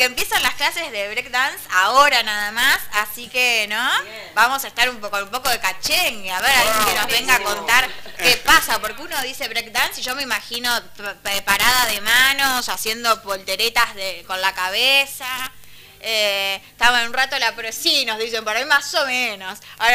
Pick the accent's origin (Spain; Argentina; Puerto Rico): Argentina; como argentinos